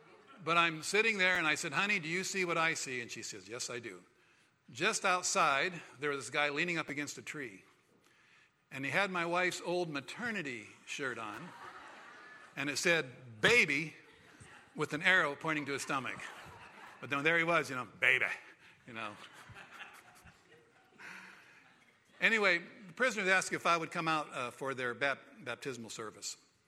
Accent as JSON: {"language": "English", "country": "Vietnam", "tie": "born or raised there", "said": "I was born and raised in Vietnam. My parents worked with a very resistant tribe."}